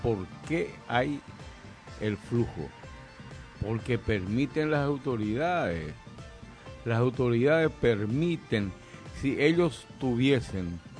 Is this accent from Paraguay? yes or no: yes; Paraguay; Ocurrió un caso especial en mi país, en la época de la férrea dictadura militar del tirano.